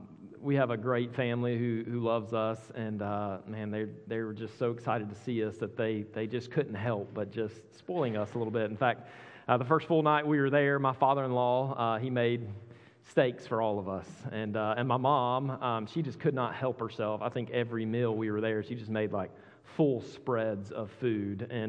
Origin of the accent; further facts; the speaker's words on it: Georgia, United States; moved away as an adult; but I'm not from around here. I was born and raised in Georgia, and I get that all the time. You're not from here, are you?